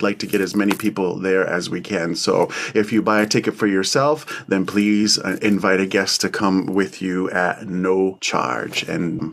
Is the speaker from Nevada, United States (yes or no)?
no; Maine, United States; I am from the Penobscot Nation. I'm a songkeeper.